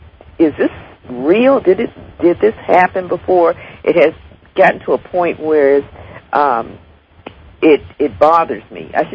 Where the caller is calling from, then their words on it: Los Angeles, California, United States; All right, just a sec. I'm calling from L.A.